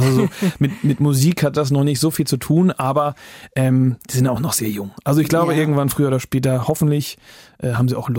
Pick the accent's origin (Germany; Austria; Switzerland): Germany; Flensburg, Schleswig-Holstein; Ja, ich bin ja eigentlich aufgewachsen in der Nähe von Flensburg, also ganz im Norden, aber auch auf dem heftigsten Dorf, also wirklich Dorf, Dorf, Dorf, da haben 80 Leute gewohnt.